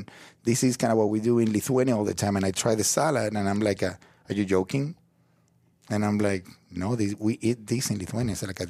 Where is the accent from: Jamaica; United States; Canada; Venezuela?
Venezuela; when that's kind of what I grew up eating in Venezuela.